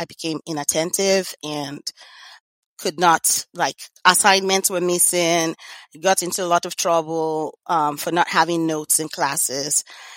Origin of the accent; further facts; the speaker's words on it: Lagos, Nigeria; now in United States; I grew up in Lagos, Nigeria